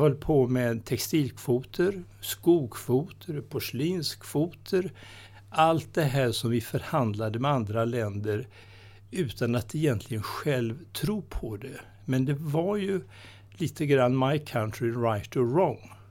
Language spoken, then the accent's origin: Swedish; Västra Götaland County, Sweden; jag är 4 mil norr om Göteborg.